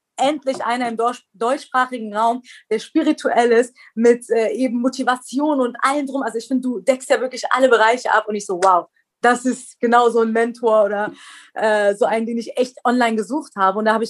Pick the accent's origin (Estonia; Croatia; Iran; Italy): Iran; Also ich bin im Iran groß geworden.